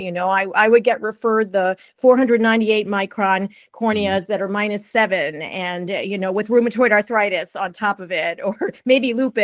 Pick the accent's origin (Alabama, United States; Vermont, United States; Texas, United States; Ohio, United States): Ohio, United States; I had always planned to go back to the Midwest. I'm from Ohio